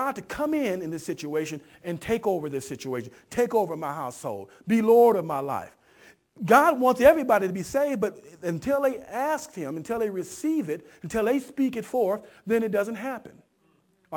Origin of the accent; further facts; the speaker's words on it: Los Angeles, California, United States; And I just happen to be a Laker fan since I'm from Los Angeles, right?